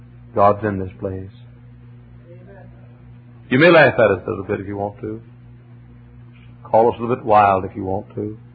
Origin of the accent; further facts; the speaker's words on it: Texas, United States; We come from Texas. There's a reason, Dr. Rice and I were talking the other day, there's a reason why Texans are a little proud.